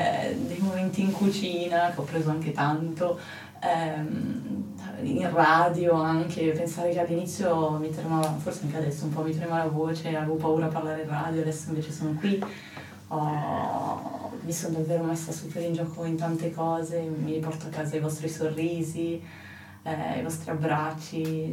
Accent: Mendrisio, Ticino, Switzerland; io sono nata e cresciuta a Mendrisio

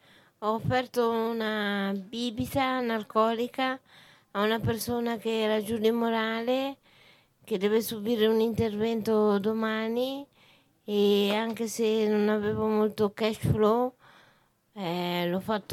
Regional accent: Lombardy, Italy; E al secondo posto, da buona lombarda, la polenta.

